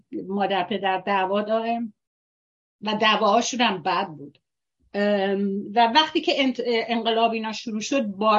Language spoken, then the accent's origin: Persian; Iran; born there; Persian is a second language; من در ایران به دنیا آمدم زمان شاه